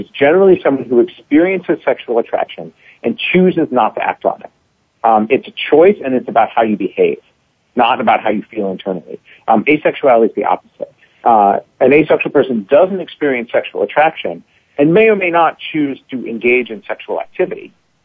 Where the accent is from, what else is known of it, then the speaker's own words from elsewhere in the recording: St. Louis, Missouri, United States; And I grew up in St. Louis, Missouri, and I was fortunate.